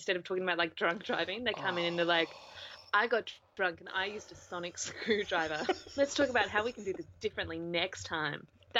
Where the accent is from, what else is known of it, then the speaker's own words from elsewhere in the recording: New Zealand; I grew up in New Zealand